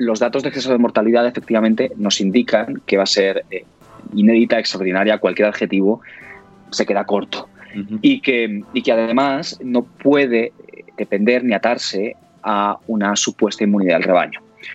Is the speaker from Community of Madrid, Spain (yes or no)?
no; Valencia, Valencian Community, Spain; como decimos en Valencia, en mi tierra.